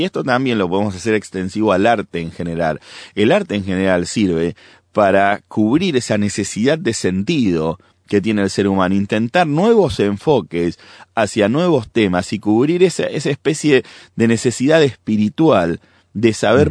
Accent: Argentina; cuando hay algún caso en mi país, Argentina, ha habido muchos casos de difícil resolución

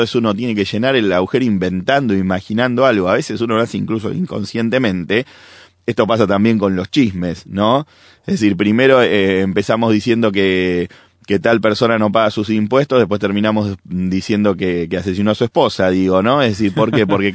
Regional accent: Argentina; cuando hay algún caso en mi país, Argentina, ha habido muchos casos de difícil resolución

